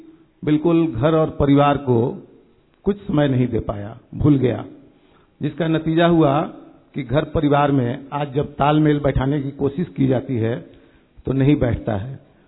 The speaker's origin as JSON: {"language": "Hindi", "region": "Bihar", "country": "India", "said": "बिहार से आया हूँ।"}